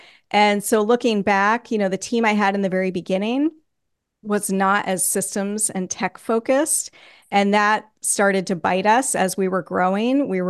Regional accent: New England, United States; So yeah, I grew up in New England. I know what the snow is like.

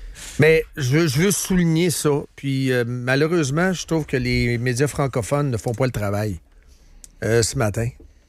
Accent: Trois-Rivières, Quebec, Canada; Je viens de Trois-Rivières.

